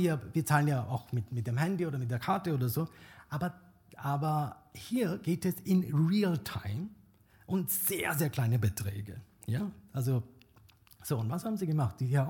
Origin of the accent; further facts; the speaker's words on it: India; also ich komme aus Indien